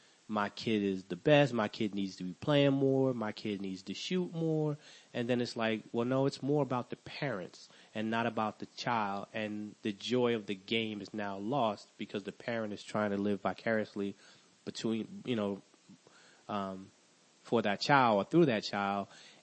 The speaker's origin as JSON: {"language": "English", "town": "New York City", "region": "New York", "country": "United States", "tie": "born or raised there", "said": "Like growing up in New York City, that was like basketball was everything."}